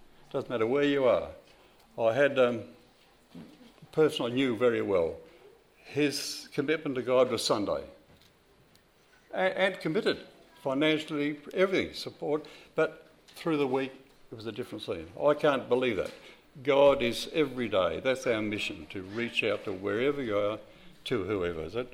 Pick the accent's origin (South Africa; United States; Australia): Australia; Perth, Western Australia; also born or lived in Mauritius; My parents were in Mauritius. I was born in Mauritius. I was there for 3 years. And from 36 to 39, we came back to Perth.